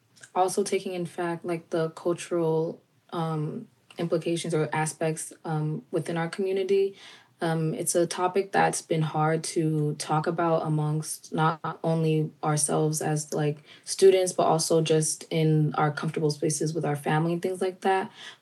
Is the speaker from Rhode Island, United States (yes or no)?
yes; Cranston, Rhode Island, United States; Yeah, so I'm actually from Cranston, Rhode Island, so way, way up north, right next to Massachusetts, the whole New England area.